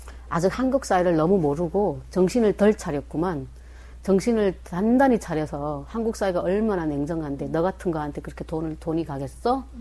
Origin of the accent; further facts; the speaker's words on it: Chongjin, North Hamgyong, North Korea; accent: Hamgyong; also born or lived in Kimchaek; now in South Korea; 아, 저기 함경도 출신이라서 함경도 이제 청진에서 왔기 때문에 그 김책에서 태어났고 또 청진에서 살기도 했어요. 그래서 그쪽에서 와서 굉장히 함경도 말투가 너무 심각했어요.